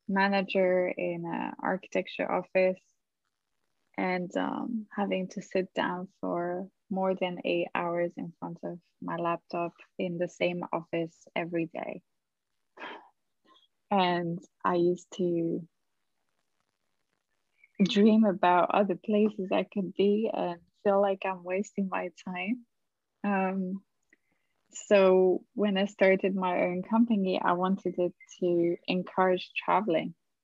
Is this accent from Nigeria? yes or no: no; Gabon; also born or lived in France; I usually say that, you know, my parents are Italian. I was born in France and I grew up in Gabon